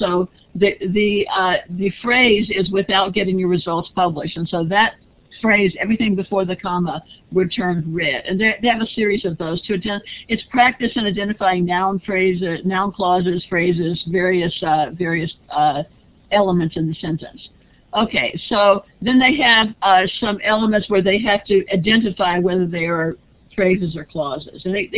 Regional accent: United States; as an American

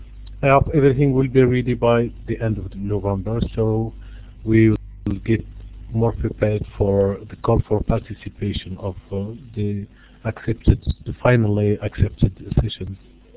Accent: Morocco; English is a second language; from Morocco.

